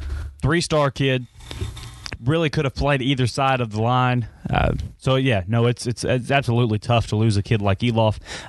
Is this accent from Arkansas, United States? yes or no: yes; Arkansas, United States; I grew up in Arkansas. I can tell you that's absolutely the truth.